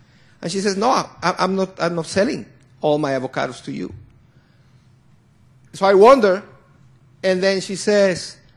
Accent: Guatemala; I'm visiting my home country, Guatemala

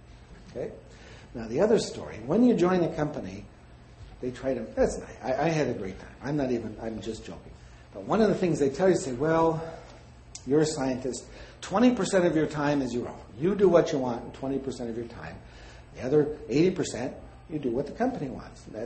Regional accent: Michigan, United States; now in Sainte-Anne-de-Bellevue, Canada; You like it down here? I'm from Michigan. You know, I like St. Anne de Bellevue.

